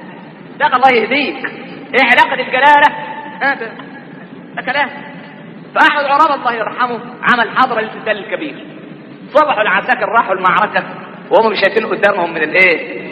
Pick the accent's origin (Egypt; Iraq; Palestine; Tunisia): Egypt; وبعدين احنا كمصريين نحب اللحن